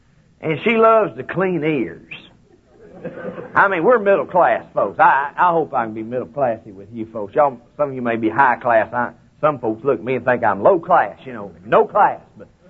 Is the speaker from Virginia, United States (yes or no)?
no; Austin, Texas, United States; I was born and raised down there in Austin, Texas, lived all my life.